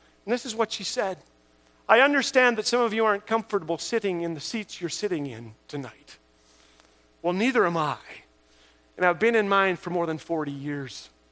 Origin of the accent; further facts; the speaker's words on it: Canada; Causes you to doubt God's goodness sometimes as a Canadian.